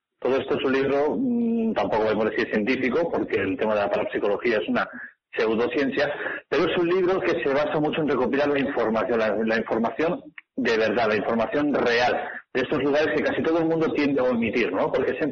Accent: Catalonia, Spain; un poco homenaje a mi tierra

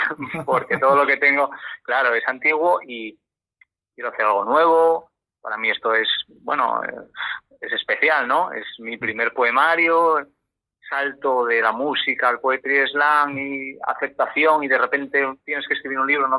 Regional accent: Gijón, Asturias, Spain; De aquí, de Gijón.

